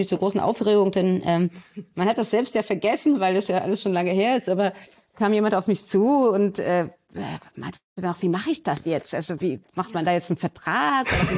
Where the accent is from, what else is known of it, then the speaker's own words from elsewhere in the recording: Katowice, Silesian Voivodeship, Poland; Aber das hängt natürlich auch alles damit zusammen, wo ich groß geworden bin. Mein Vater hatte damals eine Galerie in Katowice.